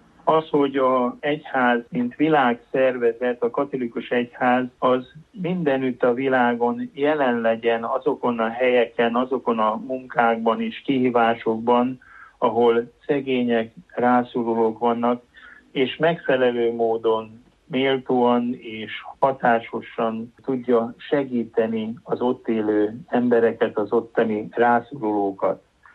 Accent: Hungary; és most öröm volt azt meghallani, hogy milyen jó magyarnak lenni

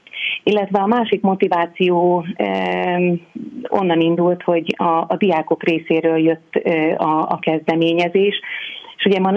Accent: Szabolcs-Szatmár-Bereg, Hungary; Mária Pócshoz nagyon közel állok, hiszen a környékről származom

